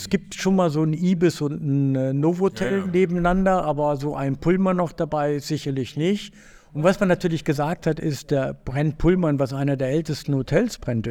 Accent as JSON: {"language": "German", "town": "Cologne", "region": "North Rhine-Westphalia", "country": "Germany", "said": "Man, als Kölner sagt man zwar nicht Düsseldorf, aber naja"}